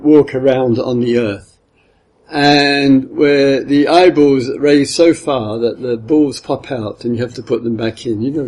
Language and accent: English; England, United Kingdom; I'm English after all, if you know.